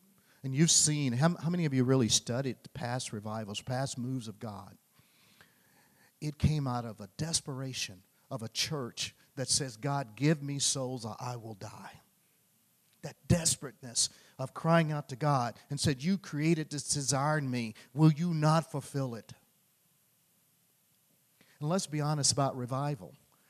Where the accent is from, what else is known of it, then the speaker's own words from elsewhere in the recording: Louisiana, United States; I mean, I tell you, I'm from Louisiana. I'm very simple-minded.